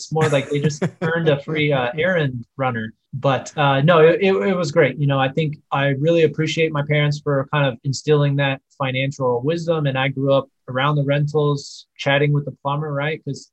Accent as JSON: {"language": "English", "town": "Dallas", "region": "Texas", "country": "United States", "tie": "born or raised there", "said": "But I'm from Dallas. I'm in Texas here, pretty much born and raised."}